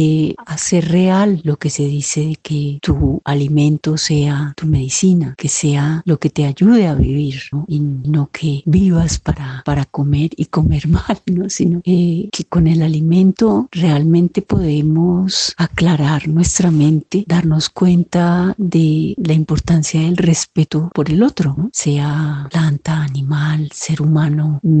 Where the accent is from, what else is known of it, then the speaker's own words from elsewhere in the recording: Bogotá, Colombia; Aquí llegué de Bogotá, nací en Bogotá, me crié y me eduqué en Bogotá